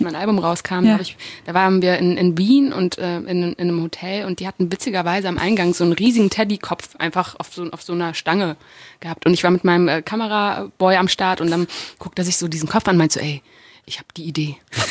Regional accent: Germany; born there; Ja, würde man eigentlich denken, aber ich bin in Deutschland geboren. Das heißt, ich habe ja nicht die marokkanische Schulbildung absolviert.

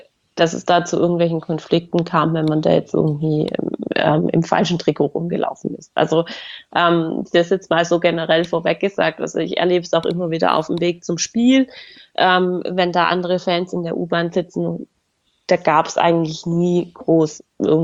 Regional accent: Stuttgart, Baden-Württemberg, Germany; man nimmt sich da so als Stuttgarter auch in diesem Blog ein bisschen selber auf die Schippe.

